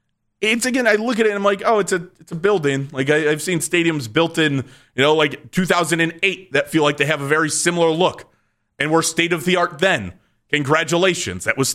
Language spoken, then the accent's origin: English; Painesville, Ohio, United States; born there; Yeah, like I was born in Painesville, Ohio. Still identify myself as a Clevelander because I'm 30 minutes outside of the city